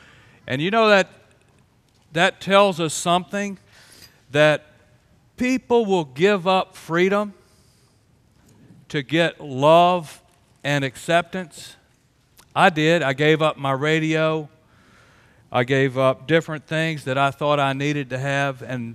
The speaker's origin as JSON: {"language": "English", "town": "Harrisonburg", "region": "Virginia", "country": "United States", "tie": "born or raised there", "said": "Well, as for myself, I was raised in the Harrisonburg area. In the Southeastern Mennonite Conference, conservative Mennonites."}